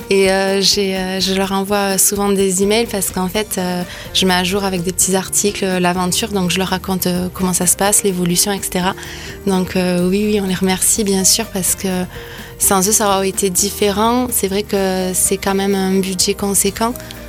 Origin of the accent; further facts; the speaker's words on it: Agen, Nouvelle-Aquitaine, France; Je viens d'Agen.